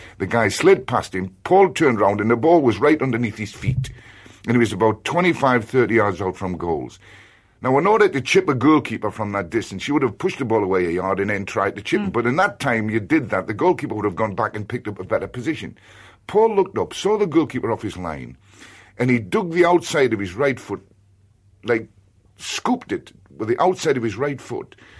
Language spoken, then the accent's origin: English; England, United Kingdom; I said, I'm from England, I'm going home in the morning, I would like to meet you.